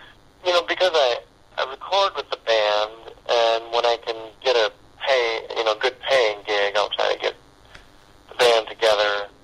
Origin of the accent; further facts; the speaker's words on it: Detroit, Michigan, United States; And I'm from Detroit originally, so Joe Lewis kind of looms large in my memory.